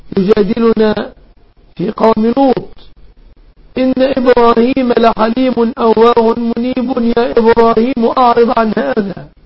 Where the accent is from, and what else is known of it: Egypt